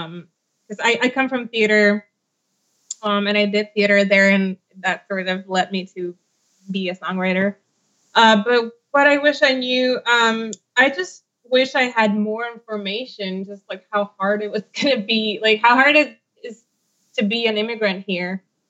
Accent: Slovenia; now in Los Angeles, United States; I come from Slovenia, and now I live in Los Angeles.

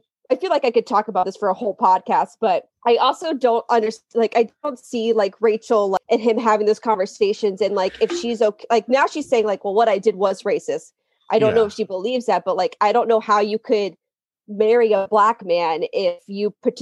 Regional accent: Pennsylvania, United States; I'm originally from Pennsylvania, like Donnie, but I'm on the part of Pennsylvania known as Pennsyltucky. So you have Pittsburgh, and then you have like all the red parts. So I'm the southern red part.

